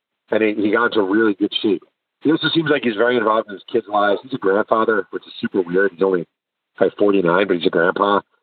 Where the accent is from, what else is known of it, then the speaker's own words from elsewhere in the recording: New York, United States; 80s when I was growing up, you had a game on Sunday, so I'd watch the Jets on Sunday play whoever, growing up in New York.